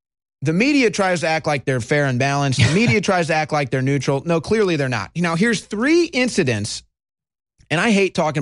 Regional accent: United States; I mean, look, I'm obviously an American patriot.

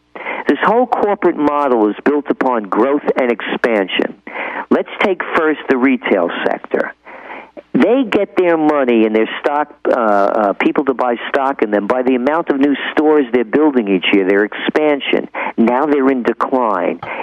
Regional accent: Bronx, New York, United States; You know, my father, there were seven of us. I grew up in the Bronx.

